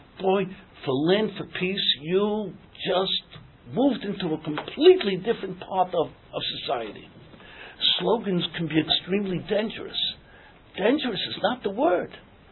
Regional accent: Williamsburg, United States; I grew up in Williamsburg during the Second World War.

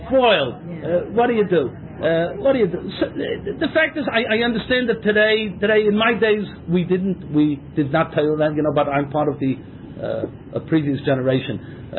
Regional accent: United States; now in Israel; He knew that I was. He knew that I was an Americaner.

